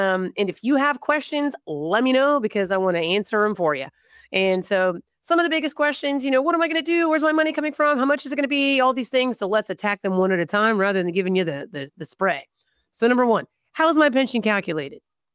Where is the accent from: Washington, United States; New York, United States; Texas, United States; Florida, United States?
Florida, United States; I'm from Florida, so we say go Gators.